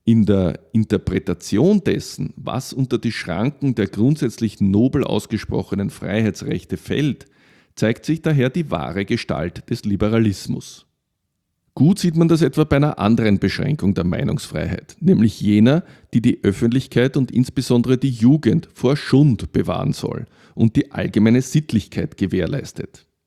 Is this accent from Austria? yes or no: yes; Austria; Für mich als Österreicher ist das besonders betrüblich.